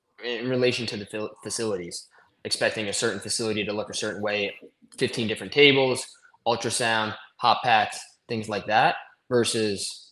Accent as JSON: {"language": "English", "region": "New York", "country": "United States", "said": "I'm from New York."}